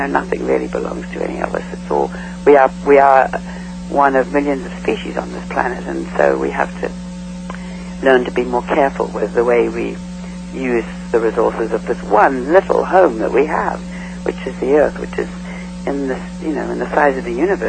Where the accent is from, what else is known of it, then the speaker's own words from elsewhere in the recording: New Zealand; it began in my childhood in New Zealand, although, because I grew up in New Zealand